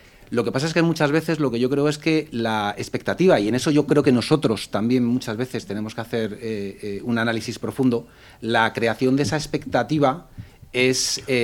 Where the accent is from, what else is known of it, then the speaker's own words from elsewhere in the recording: Madrid, Community of Madrid, Spain; moved away as an adult; now in Valencia, Spain; Yo soy un madrileño que se vino a Valencia hace 6 años. Me considero valenciano de adopción.